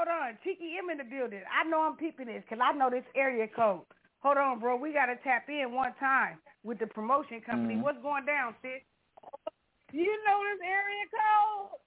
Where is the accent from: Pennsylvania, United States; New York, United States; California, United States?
Pennsylvania, United States; Philadelphia; I mean, I'm in Florida, but, you know, I'm from Philly.